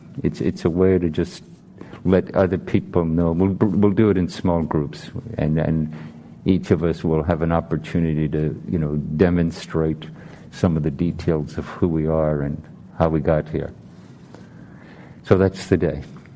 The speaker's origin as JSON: {"language": "English", "country": "Ireland", "tie": "born or raised there", "lives_now": "San Francisco, United States", "said": "he, him. I grew up in Ireland. I practice at the San Francisco Zen Center, and I live across the street from the San Francisco"}